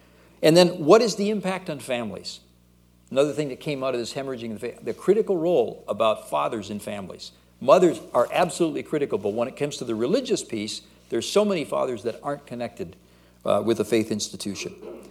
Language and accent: English; United States; moved away as an adult; now in Canada; You got to understand, I'm originally an American. I'll talk about that a little bit later. But coming here, almost 25 years ago